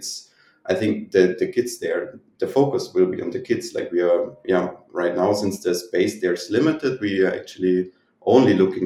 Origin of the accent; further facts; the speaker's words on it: Germany; English is a second language; now in Romania; I'm from Germany. I also did my 13 years of school